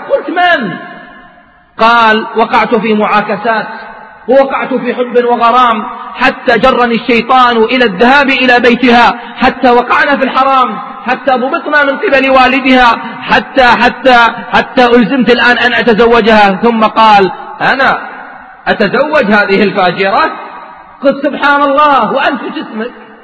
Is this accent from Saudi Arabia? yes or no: yes; Saudi Arabia; وعندنا بالسعودية تشديد في هذه النقطة